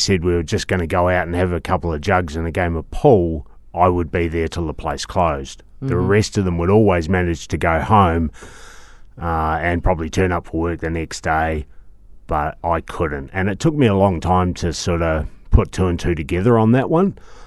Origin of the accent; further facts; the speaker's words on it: Christchurch, Canterbury, New Zealand; also born or lived in Dunedin / Melbourne; And I grew up in Christchurch. I was originally born in Dunedin, but we moved up when I was young. And... I lived in Melbourne for about 12 years and got back just before Christmas